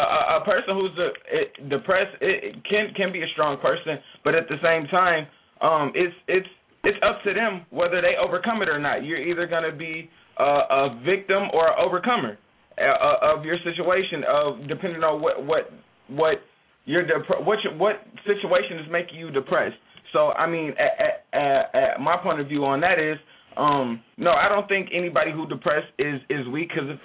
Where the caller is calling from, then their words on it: Minneapolis, Minnesota, United States; I'm calling from Minneapolis.